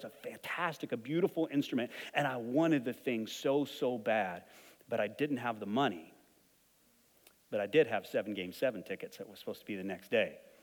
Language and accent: English; Texas, United States; also born or lived in Albuquerque, New Mexico / Phoenix, Arizona; I grew up in West Texas. I lived in Albuquerque for a while.